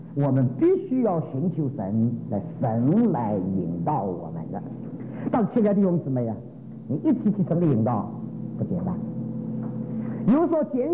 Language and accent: Chinese; Dinghai, Zhejiang, China; moved away; also born or lived in Shanghai / Taiwan; 我是在长大的浙江定海，从定海转到上海去，那是因为日本人占领了我们的家乡，我们全家逃难到上海去了。到上海去，这是一个的大的改变。从上海我大学毕业的时候就转到台湾